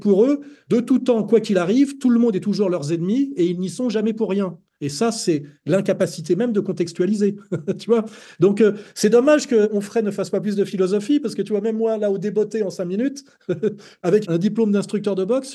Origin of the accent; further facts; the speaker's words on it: Paris, Île-de-France, France; Quand j'étais gamin, j'étais à Montparnasse